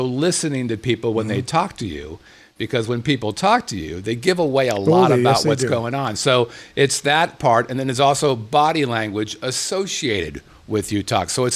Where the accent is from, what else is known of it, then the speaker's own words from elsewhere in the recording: California, United States; Because I'm from Southern California.